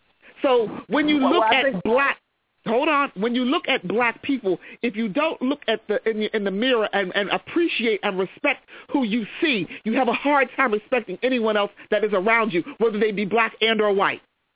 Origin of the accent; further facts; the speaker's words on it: United States; I am an American, but I am a black American, and I take pride in being both and being strong at being both.